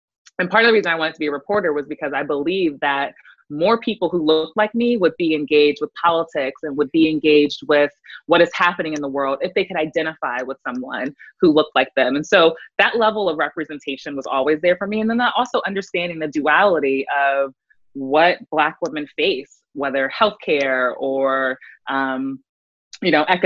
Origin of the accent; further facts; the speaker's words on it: Virginia, United States; So I grew up in Virginia. I'm actually here right now, sheltering in place with my family, my parents. I grew up in Virginia, daughter of a pastor.